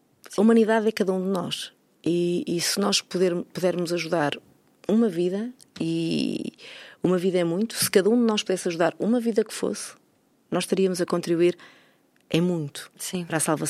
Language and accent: Portuguese; Norte, Portugal; now in Lisbon, Portugal; Eu sou do Norte com muita honra de ter crescido num ambiente pequeno e gosto imenso de viver em Lisboa. Vivo em Lisboa há muito mais anos do que aqueles que vivi no Norte.